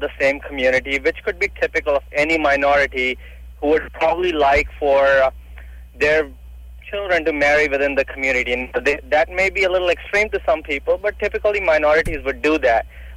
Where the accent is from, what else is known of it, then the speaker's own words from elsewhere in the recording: India; I'm an Indian, and I know here arranged marriage, this term used to be historically pretty strict